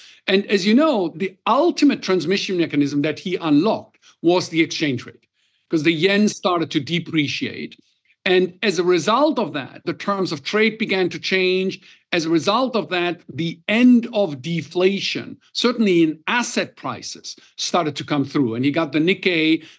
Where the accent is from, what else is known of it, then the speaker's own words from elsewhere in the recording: Germany; now in Japan; as you know, I'm from Germany